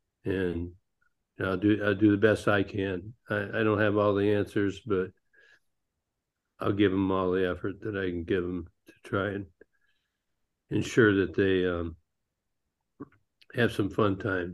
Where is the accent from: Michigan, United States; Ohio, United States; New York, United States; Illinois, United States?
Michigan, United States; Detroit; I got to play in my hometown, Detroit Tigers, mm-hmm. in Michigan.